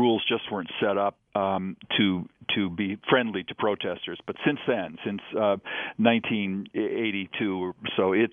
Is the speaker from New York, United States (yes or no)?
no; Detroit, Michigan, United States; And Tom, I grew up in Detroit, and my dad and everybody I knew was either with the auto companies or selling to the auto companies.